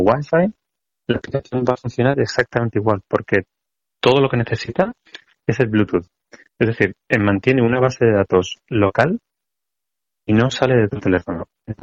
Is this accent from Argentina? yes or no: no; Spain; now in Singapore; ahora yo soy de España